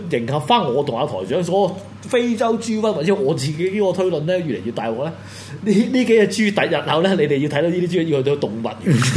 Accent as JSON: {"language": "Cantonese", "region": "Guangdong", "country": "China", "said": "米你如果你讲我哋广东人丝苗咯"}